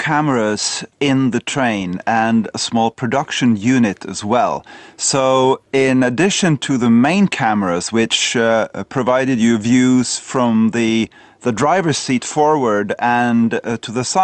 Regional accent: Northern Norway, Norway; I grew up myself in North Norway

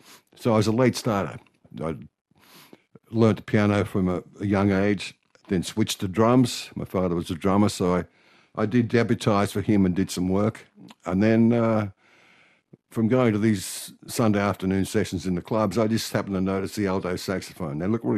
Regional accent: Granville, New South Wales, Australia; also born or lived in Cogra; Yeah, I was born in Cogra, but we moved to Granville when I was maybe two or something like that. So I grew up on Parramatta Road, Granville, yeah. So yes. I'm a Westie.

